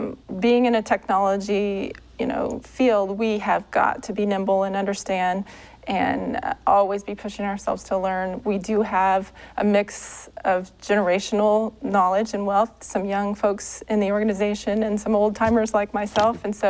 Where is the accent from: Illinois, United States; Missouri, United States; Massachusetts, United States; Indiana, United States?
Missouri, United States; Kansas City; I grew up in Kansas City